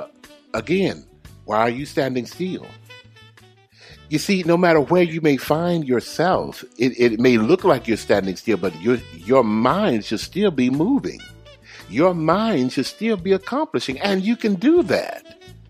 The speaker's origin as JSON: {"language": "English", "region": "the South", "country": "United States", "said": "I'm from the South. I'm from the South. We don't say no."}